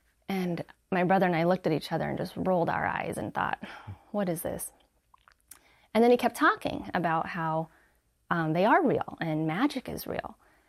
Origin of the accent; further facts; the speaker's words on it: Colorado, United States; Okay. Well, I grew up in Colorado in the mountains, surrounded by nature, and we're not Christian at all.